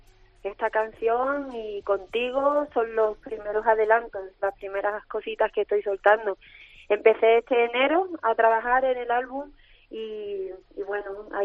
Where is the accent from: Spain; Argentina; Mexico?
Spain; Andalusia; yo me considero una mujer andaluza. A mí me ha criado mi mamá, mi madre es gitana.